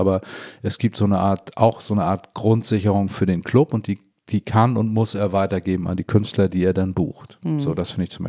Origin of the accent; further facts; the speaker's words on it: Hamburg, Germany; Ich komme aus Altona, genau. So. Ja, ich bin Hamburger Gewächs, auf jeden Fall.